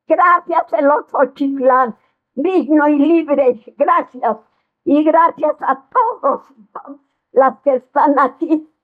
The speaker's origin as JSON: {"language": "Spanish", "country": "Mexico"}